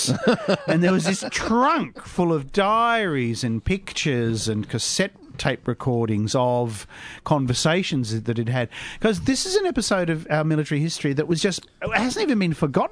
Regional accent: Victoria, Australia; Yarra Valley. That's where I'm from.

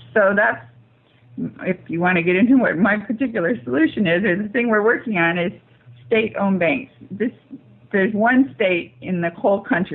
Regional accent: California, United States; even I'm from California

